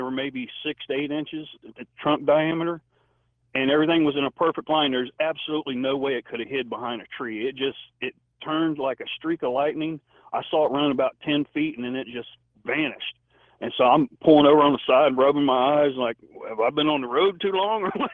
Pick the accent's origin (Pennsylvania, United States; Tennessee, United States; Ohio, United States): Ohio, United States; And I'd never seen nothing like that because I'm from Ohio.